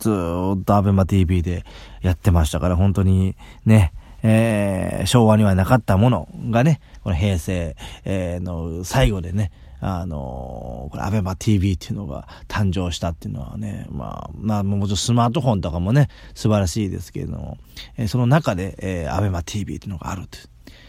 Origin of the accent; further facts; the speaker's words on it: Mie, Japan; まあ僕なんか三重県出身ですけど